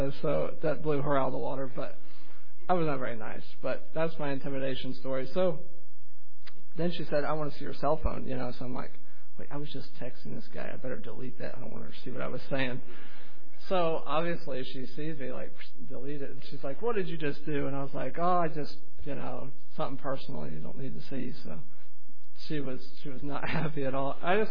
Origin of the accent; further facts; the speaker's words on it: United States; I was like, I'm an American.